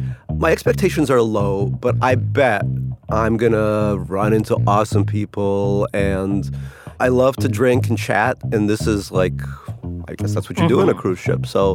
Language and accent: English; Queens, New York, United States; You know, I grew up in Queens, and being a spicy meatball, I thought was funny.